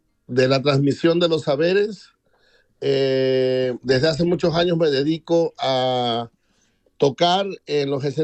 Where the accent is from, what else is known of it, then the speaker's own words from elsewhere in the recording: Santiago Tuxtla, Veracruz, Mexico; soy de Santiago Tuxtla, Veracruz, soy músico